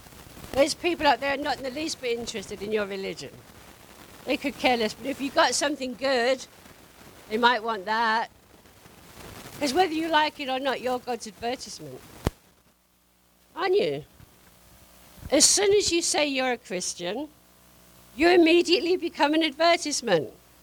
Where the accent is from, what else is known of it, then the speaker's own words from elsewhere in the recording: Macon, Georgia, United States; in Macon, that's where I live. You can tell by my accent. Don't say, Macon, Georgia. I'm Macon, Georgia.